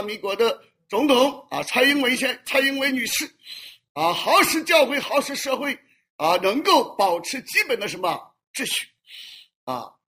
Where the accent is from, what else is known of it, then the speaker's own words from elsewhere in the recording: China; 所以我们中国人习惯了，现在很多美国人也习惯了